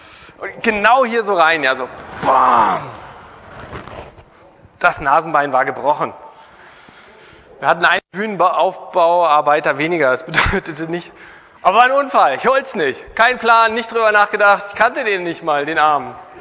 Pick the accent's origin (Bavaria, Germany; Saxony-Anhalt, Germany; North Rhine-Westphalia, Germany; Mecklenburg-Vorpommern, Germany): Mecklenburg-Vorpommern, Germany; Bei uns in Mecklenburg gab es keine Cornflakes.